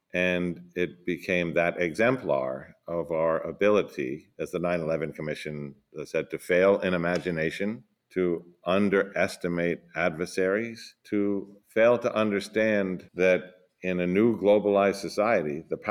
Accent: United States; I'm an American.

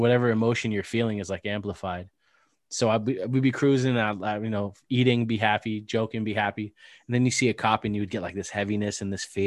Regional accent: United States; So growing up in America, when I learned about Christianity as like a kid, I was just like, meh.

